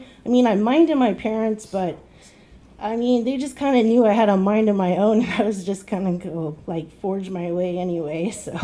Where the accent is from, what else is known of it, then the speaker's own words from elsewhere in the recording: Cordova, Alaska, United States; I grew up in Cordova, tons of snow to shovel, so that gave me plenty of work.